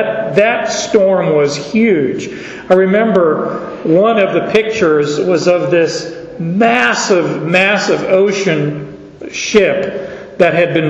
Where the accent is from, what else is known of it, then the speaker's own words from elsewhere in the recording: Arizona, United States; Growing up in Arizona, you don't have a lot of water, and I just never did boats.